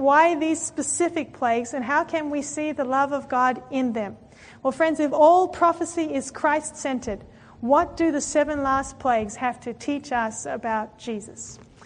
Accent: Australia; Now, I come from Australia

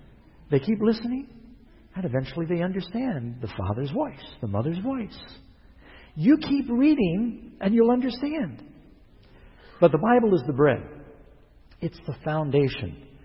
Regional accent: New York City, New York, United States; and I grew up in New York City. We didn't speak King James. Barely spoke English.

